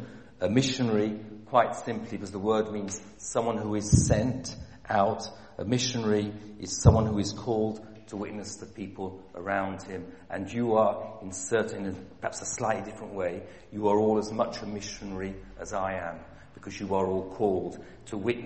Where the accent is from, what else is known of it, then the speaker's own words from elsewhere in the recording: England, United Kingdom; moved away as an adult; now in France; But I am English, 100%. I'm as English as most of you. But I said after 30 years in France